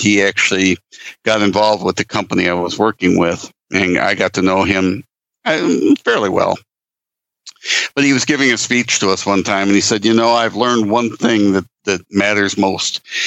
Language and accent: English; Lake Michigan area, United States; I was born and raised around Lake Michigan, and I've always been drawn back to it.